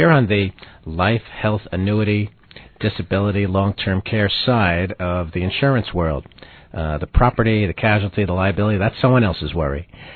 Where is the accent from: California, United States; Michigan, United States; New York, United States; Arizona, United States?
New York, United States; I'm a New Yorker.